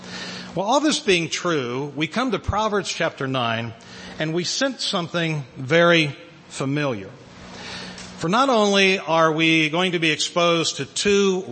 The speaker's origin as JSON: {"language": "English", "region": "Midwest", "country": "United States", "also_born_or_lived": "Harleysville", "lives_now": "Lancaster County, United States", "said": "As Terry said, we are originally from the Midwest, for the last 20 years previous to moving here to Lancaster County 2 years ago, we lived in Harleysville, Pennsylvania"}